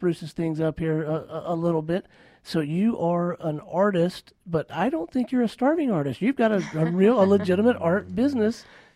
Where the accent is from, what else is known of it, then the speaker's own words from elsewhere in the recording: Pensacola, Florida, United States; I grew up in Pensacola, Florida.